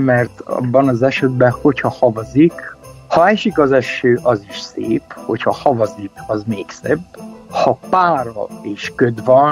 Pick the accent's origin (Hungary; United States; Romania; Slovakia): Romania; Gheorgheni, Harghita; mivel gyergyói vagyok, nem ismerem igazán a csíkszeredai helyzetet